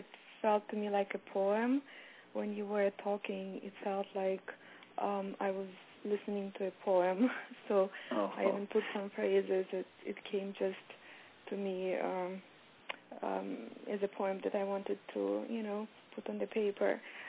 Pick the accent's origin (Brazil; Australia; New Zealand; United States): United States; New York; I'm from New York, and I just learned about you yesterday.